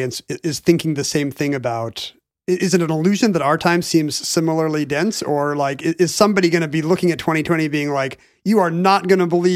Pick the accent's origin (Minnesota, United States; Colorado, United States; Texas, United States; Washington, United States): Washington, United States; Seattle; No, I mean, this is growing up in Seattle in the 70s too.